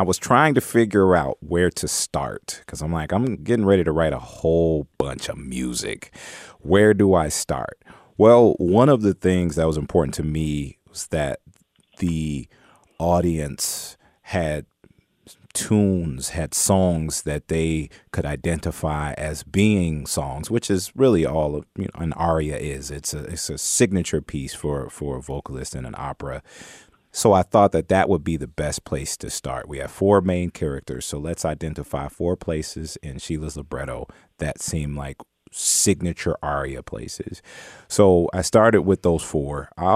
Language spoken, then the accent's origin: English; Cincinnati, Ohio, United States; Also, Cincinnati's my hometown.